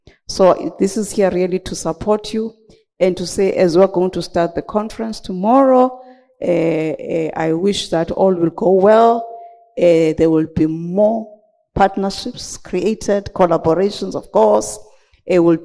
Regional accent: Eastern Cape, South Africa; because where I come from the Eastern Cape, when we see snakes, we kill them, period.

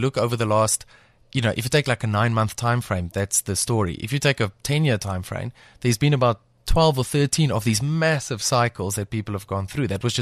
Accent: South Africa; And I would like to think that being South African and understanding that part of our history is actually playing a role

